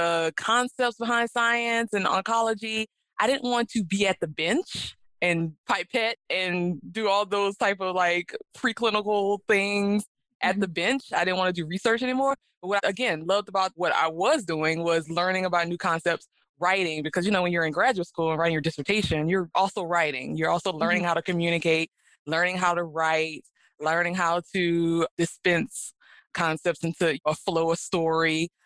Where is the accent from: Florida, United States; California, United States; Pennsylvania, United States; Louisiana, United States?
Louisiana, United States; I went to Xavier in New Orleans because I'm from Louisiana.